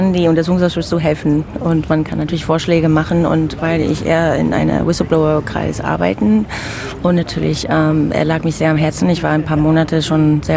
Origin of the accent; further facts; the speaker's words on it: United States; German is a second language; now in Germany; Ich bin hier wahlbeheimatet. Ich komme aus den USA, habe kubanische Hintergrund.